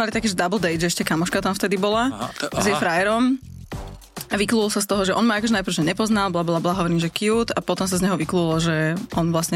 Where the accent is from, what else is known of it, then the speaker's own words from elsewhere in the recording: Pezinok, Bratislava Region, Slovakia; Ja som taká, že však ja som z Pezinka.